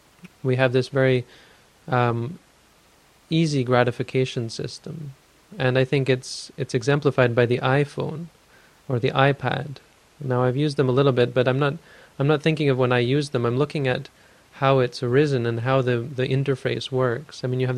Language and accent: English; Canada; I'm from Canada, so we have a big hockey tradition up there